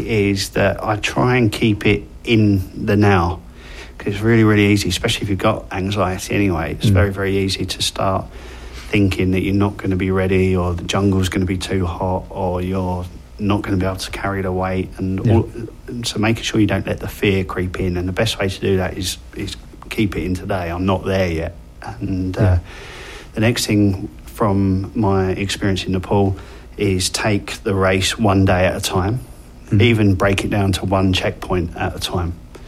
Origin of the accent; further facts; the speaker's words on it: England, United Kingdom; And I'm English.